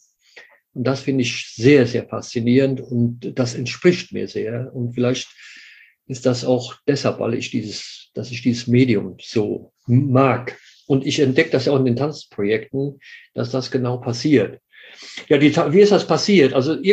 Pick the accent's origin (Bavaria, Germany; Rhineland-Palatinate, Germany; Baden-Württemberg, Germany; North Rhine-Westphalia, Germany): Rhineland-Palatinate, Germany; Ich komme aus Rheinland-Pfalz, aus dem nördlichsten Teil von Rheinland-Pfalz. Und mein Dorf, aus dem ich stamme, das ist unmittelbar an der Grenze zu NRW.